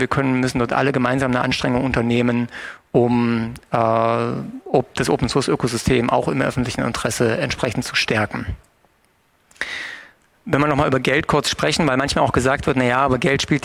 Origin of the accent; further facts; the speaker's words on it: Dresden, Saxony, Germany; Und ich als Dresdner kam natürlich dann auch nicht umhin